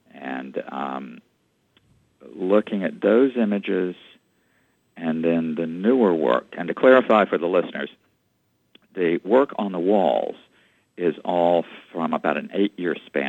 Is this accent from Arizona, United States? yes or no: no; Georgia, United States; born there; also born or lived in Atlanta / San Francisco; now in New Orleans, United States; I was born in Georgia, went to school in Atlanta, and then moved to San Francisco.